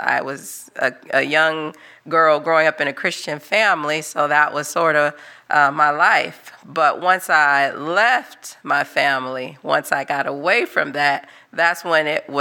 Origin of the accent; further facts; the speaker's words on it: Los Angeles, California, United States; moved away as an adult; now in Haiti; I grew up in the Los Angeles area my entire life. Never lived anywhere else until I moved to Haiti back in 2014.